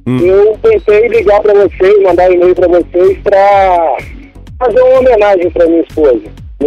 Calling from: Três Rios, Rio de Janeiro, Brazil; Eu falo da cidade de Três Rios, Rio de Janeiro.

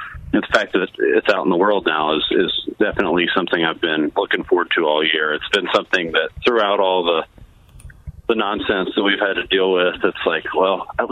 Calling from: Little Rock, Arkansas, United States; Yeah, I'm in Little Rock right now. I live in Little Rock

